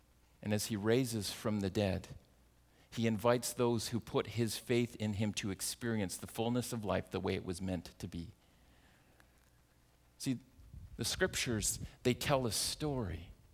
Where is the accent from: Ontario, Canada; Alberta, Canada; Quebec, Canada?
Ontario, Canada; Scarborough; I was born in Scarborough, Ontario in 1978. And I grew up in a wonderful household.